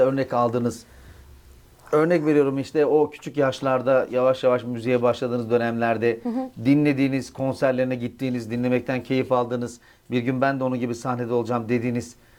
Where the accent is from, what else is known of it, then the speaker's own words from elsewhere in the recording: Kemaliye, Erzincan, Turkey; Erzincanlıyız, Kemalıyız.